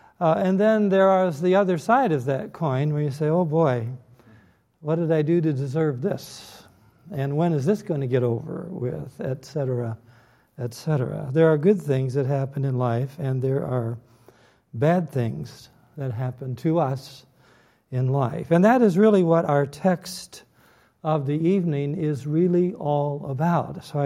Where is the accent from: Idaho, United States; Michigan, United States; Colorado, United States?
Michigan, United States; Detroit; you didn't have the joy of growing up in Detroit and under the sound of the great voice of the Great Lakes, WJR Detroit.